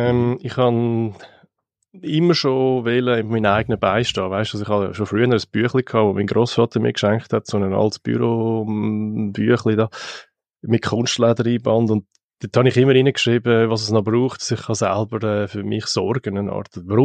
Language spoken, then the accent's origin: German; Dietikon, Zurich, Switzerland; Ich bin in Dietiken aufgewachsen, aber ich habe einfach ums Verrecken wollen, unabhängig sein.